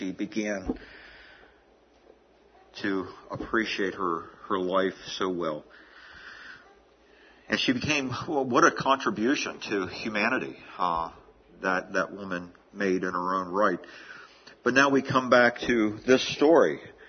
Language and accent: English; Hagerstown, Maryland, United States; I was reminded this past week of the church that I grew up in Hagerstown, Maryland, before an arson torched it one Sunday night.